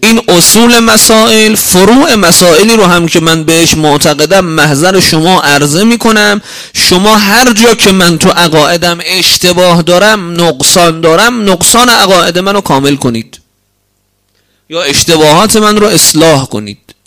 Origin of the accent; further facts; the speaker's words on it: Tehran, Tehran Province, Iran; یعنی من که اهل تهرانم